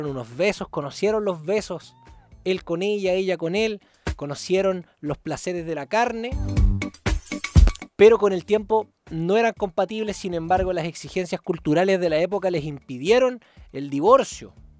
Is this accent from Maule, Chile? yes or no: no; Puerto Montt, Los Lagos, Chile; born there; ¿Sabéis que yo nací en Puerto Montt? ¿Nací en Puerto Montt? 13 de septiembre del 91.